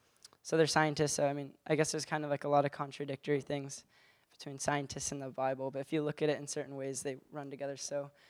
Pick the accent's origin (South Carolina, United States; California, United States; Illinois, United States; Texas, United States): California, United States; Laguna Beach; I've lived in Laguna Beach my whole life. I was born on June 3rd, 99, and lived my whole life here in Laguna.